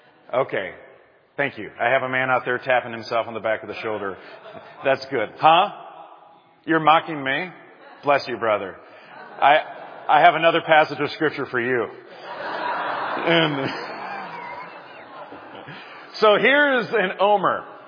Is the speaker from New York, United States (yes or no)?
no; Wisconsin, United States; Now, I'm from Wisconsin